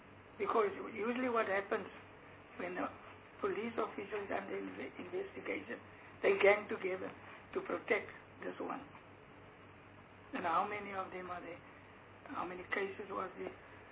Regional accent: Western Cape, South Africa; I am from the Western Cape, and I would like you to consider both of you. Or the Karoo, any town in the central Karoo. That's where I come from.

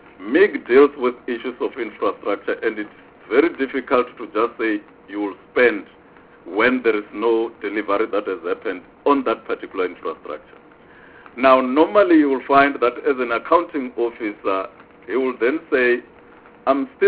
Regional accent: Vuwani, Limpopo, South Africa; I come from Vuani, and in Vuani we break rules sometimes.

